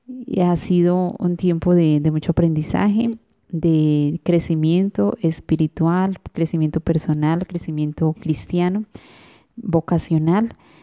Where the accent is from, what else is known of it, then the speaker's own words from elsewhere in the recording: Labateca, Norte de Santander, Colombia; misionera de Santa Teresita. Soy de Colombia. Les cuento brevemente mi historia vocacional. En mi pueblo, en La Bateca, estaban las hermanas misioneras Teresitas.